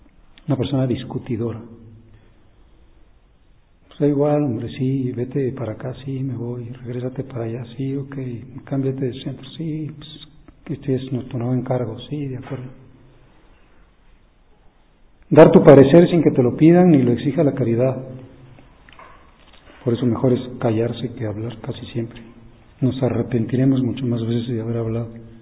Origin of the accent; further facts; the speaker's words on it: Mexico; Bueno, yo soy un pobre mexicano.